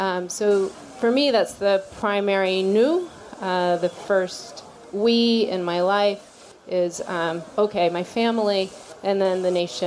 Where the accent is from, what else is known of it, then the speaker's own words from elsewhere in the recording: California, United States; My parents met in California. They had me. I grew up in California. I say this because I am not so different from a lot of other Hawaiians in that I'm actually Hapa, and Hapa means mixed.